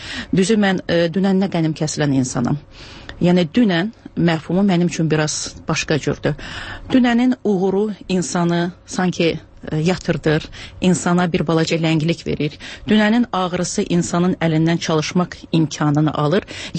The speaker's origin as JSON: {"language": "Azerbaijani", "town": "Kalbajar", "region": "Kalbajar District", "country": "Azerbaijan", "tie": "born there", "also_born_or_lived": "Shusha", "said": "Şuşa mənim uşaqlığımdır, Şuşa mənim gəncliyimdir. Özüm zatım hərbiçi olduğuna görə, Kəlbəcərdə işlədiyinə görə mən Kəlbəcərdə doğulmuşam. Yəni, bütün bu dağ bölgələrinə, dağ rayonlarına aid olan keyfiyyətləri çalışmışam, özümdə birləşdirəm."}